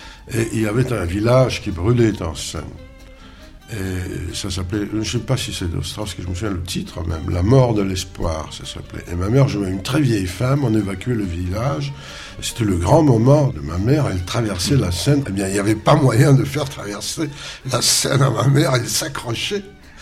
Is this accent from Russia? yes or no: yes; Central Russia, Russia; born there; first language Russian; French is a second language; étant donné que je suis né dans les steppes de la Russie centrale, que ma langue maternelle, la première, est donc le russe